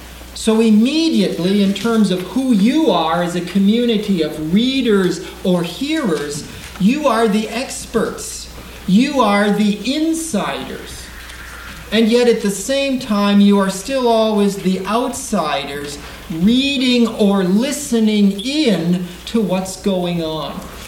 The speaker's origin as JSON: {"language": "English", "town": "Saskatoon", "region": "Saskatchewan", "country": "Canada", "said": "I'm from Saskatoon, Saskatchewan, Canada."}